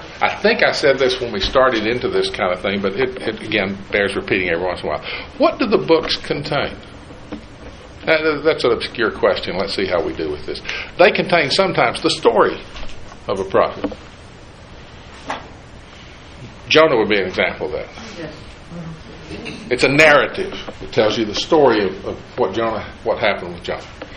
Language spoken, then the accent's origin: English; Great Smoky Mountains, United States; I grew up in the Smokies. 40 miles in a car could get me to the base of Mount LeConte.